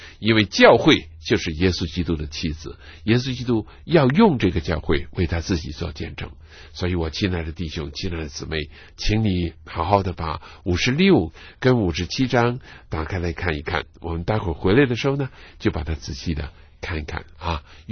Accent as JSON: {"language": "Chinese", "country": "China", "said": "我们中国人是一个非常勤劳的民族"}